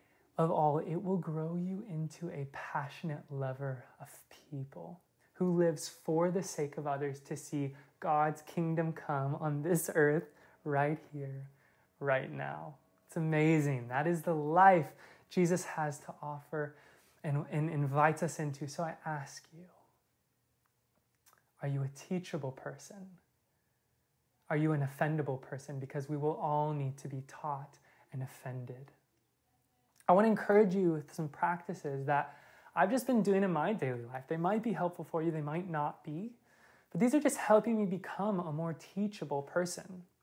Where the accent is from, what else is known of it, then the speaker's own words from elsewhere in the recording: Kentucky, United States; also born or lived in Indiana; I grew up in the Midwest and South, born in Indiana, a lot of my life in Kentucky.